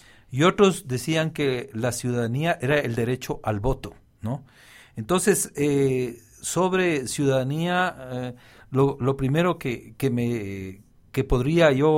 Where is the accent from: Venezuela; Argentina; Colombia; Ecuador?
Ecuador; como miembros de una nacionalidad, de una comunidad política, en este caso como ecuatorianos.